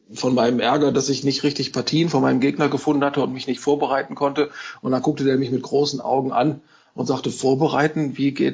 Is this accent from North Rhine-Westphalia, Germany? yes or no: yes; North Rhine-Westphalia, Germany; Ich bin eigentlich Westfale und tue mich insofern ein bisschen schwer, hier manchmal die Leute zu verstehen und versuche auch gar nicht erst so, wie die Leute hier zu reden.